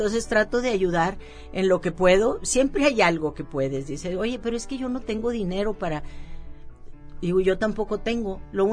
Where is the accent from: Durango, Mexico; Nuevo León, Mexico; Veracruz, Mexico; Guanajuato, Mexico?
Nuevo León, Mexico; Monterrey; Soy de Monterrey.